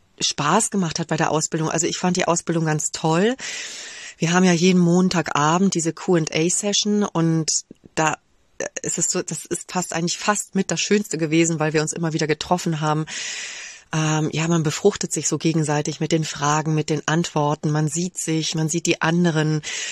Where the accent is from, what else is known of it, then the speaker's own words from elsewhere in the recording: Rhineland, Germany; now in Munich, Germany; ich lebe in München. Ursprünglich komme ich eigentlich aus dem Rheinland, bin dann über den Norden runter in den Süden gewandert und lebe nun hier.